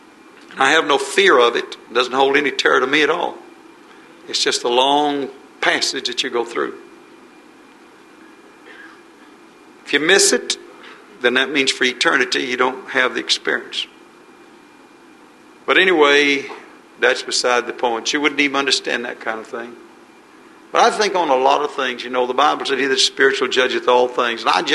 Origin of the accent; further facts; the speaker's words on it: United States; I happen to know I'm from America. And I know what's going on over there.